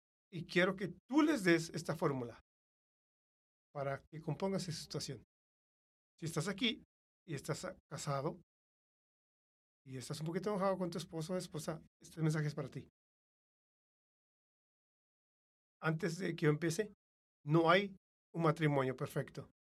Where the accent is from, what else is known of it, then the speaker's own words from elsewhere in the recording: Iowa, United States; soy de Iowa. Cuando digo Iowa, ¿qué es lo que piensan?